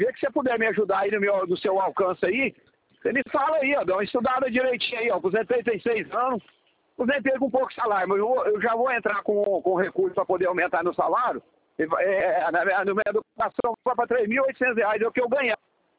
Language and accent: Portuguese; Ituiutaba, Minas Gerais, Brazil; eu sou de Ituiutaba, Minas Gerais, não sei se você conhece.